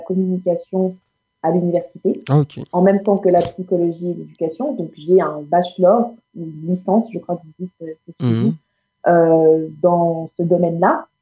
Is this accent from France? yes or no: no; Angola; je suis angolaise d'origine, mais je viens du nord, des Bas-Congo, en fait. Mes parents ont vécu aussi au Congo